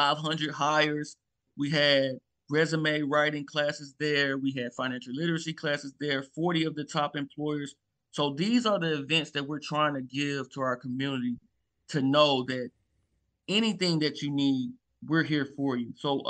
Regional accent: Memphis, Tennessee, United States; born or raised there

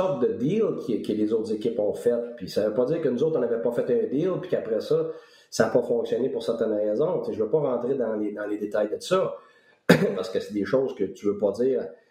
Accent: Quebec, Canada; ça fait 12 ans que je suis parti du Québec.

